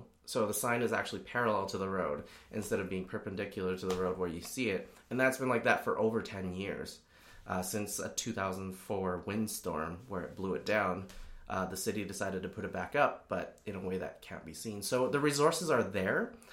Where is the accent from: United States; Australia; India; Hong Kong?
Hong Kong; I come from Hong Kong, where there's at least 10 modes of public transportation